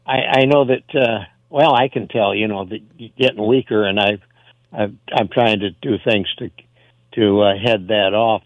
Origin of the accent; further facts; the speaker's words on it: Galesburg, Illinois, United States; so I was raised in Western Illinois, Galesburg